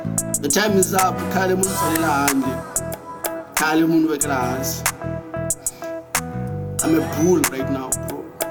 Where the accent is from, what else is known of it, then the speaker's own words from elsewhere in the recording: Bushbuckridge, Mpumalanga, South Africa; where I'm from Bushbuck Ridge, dog.